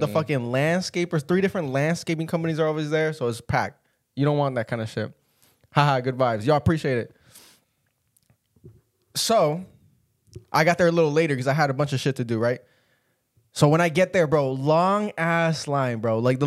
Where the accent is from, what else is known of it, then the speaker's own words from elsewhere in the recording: Atlanta, Georgia, United States; We are from Atlanta, dude, dead ass, dude.